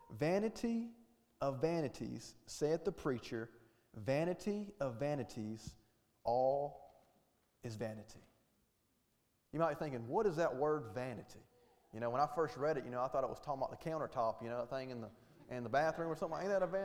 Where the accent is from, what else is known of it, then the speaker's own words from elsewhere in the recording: Hartwell, Georgia, United States; Why did I grow up where I grew up at in Hartwell, Georgia?